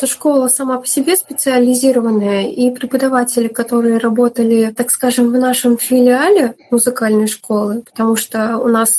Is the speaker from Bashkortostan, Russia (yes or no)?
yes; Sterlitamak, Bashkortostan, Russia; also born or lived in Ufa; Родилась я в Стерлитамаке, это республика Башкортостан. С 6 лет пошла в музыкальную школу, вначале у себя в городе, затем стала учиться в Уфе в интернате